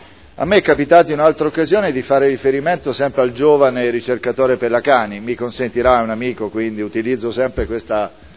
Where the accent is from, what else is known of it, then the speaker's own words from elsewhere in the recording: Lecce, Apulia, Italy; sono di Lecce